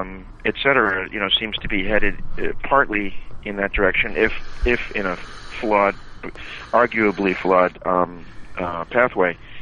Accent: Canada; moved away; I will start out by disclosing that I'm from Canada originally.

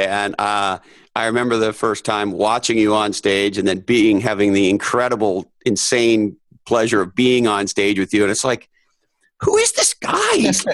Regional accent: Montreal, Quebec, Canada; I remember growing up in Montreal, Canada, and my mom telling me at a very young age

